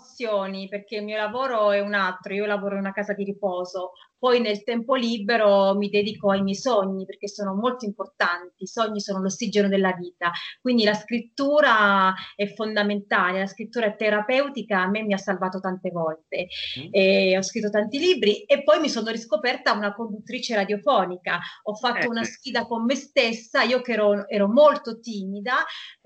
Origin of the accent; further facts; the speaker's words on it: L'Aquila, Abruzzo, Italy; perché io poi sono originaria dell'Aquila, quindi siamo anche vicini.